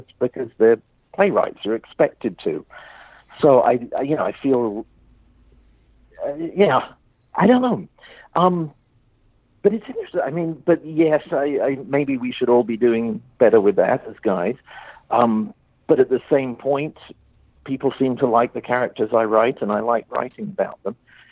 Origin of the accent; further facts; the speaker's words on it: New York, United States; English is a second language; also born or lived in San Francisco Bay Area / Alabama / Las Vegas / Los Angeles; now in Houston, United States; I grew up in New York and, you know, went to Hive School and there, and then moved to San Francisco Bay Area, then Alabama, Las Vegas, Los Angeles, Oregon, Los Angeles, and now Houston.